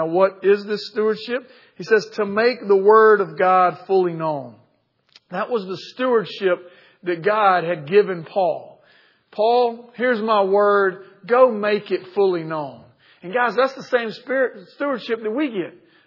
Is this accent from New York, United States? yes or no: no; Milledgeville, Georgia, United States; And I used to read passages like this in my hometown of Milledgeville